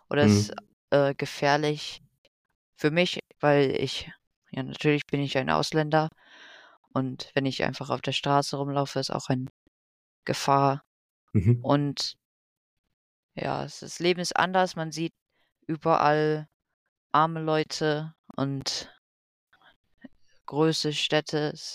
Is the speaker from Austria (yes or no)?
no; Philippines; also born or lived in Germany; ich bin ja quasi in Philippinen aufgewachsen und das war einfach so normal für mich. Und dann, es war so andersrum, als ich in Deutschland war es nicht so normal. Und ja, ich bin gewöhnt jetzt in beiden Ländern zu leben